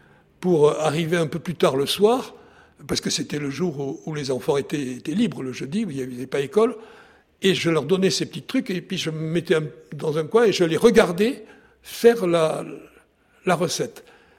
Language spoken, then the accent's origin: French; Langon, Nouvelle-Aquitaine, France; born there; Je vivais à Paris. Moi, je suis né à Langon. J'ai passé ma jeunesse dans les pattes de grand-père en cuisine, mon père aussi.